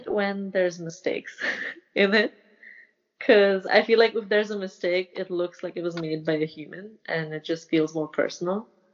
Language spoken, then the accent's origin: English; Mumbai, Maharashtra, India; I didn't know what comic books are while I was growing up in Mumbai.